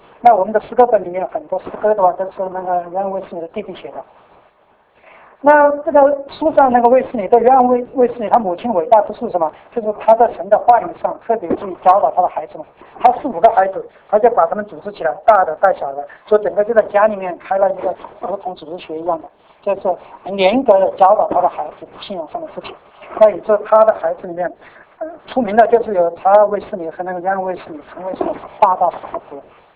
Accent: Sichuan, China; 那我们在四川长大的时候

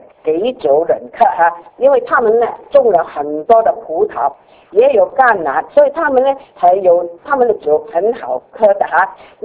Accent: China; 我们中国人有一个文言的文句叫做拔苗助长

